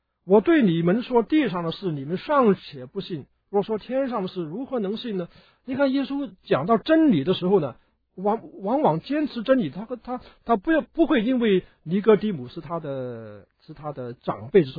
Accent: China; 我们中国人基督徒也好，我们不要长者心态太重啊

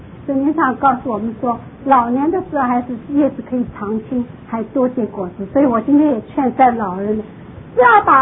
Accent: Shanghai, China; also born or lived in Taipei, Taiwan / Florida, United States; now in Miami, United States; 我一直在大城市长大，在上海长大，然后在台北长大，然后在佛罗里达住了十几年，我现在跑到迈阿密生活。

